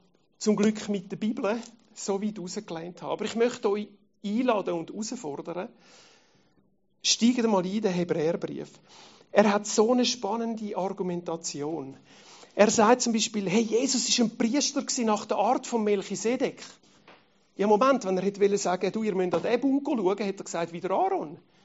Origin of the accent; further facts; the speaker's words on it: Switzerland; Aber wir sind Schweizer, wir sind nicht das Volk